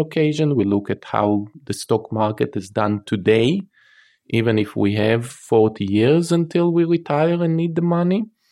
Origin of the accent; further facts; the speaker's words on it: Israel; So when I did my undergrad in Tel Aviv, I'm from Israel